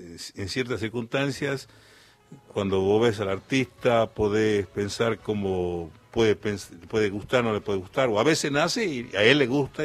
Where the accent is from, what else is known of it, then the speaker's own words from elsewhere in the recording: Tartagal, Salta, Argentina; Lo que pasa es que uno de la zona somos de Tartagal, yo soy de Tartagal, así que...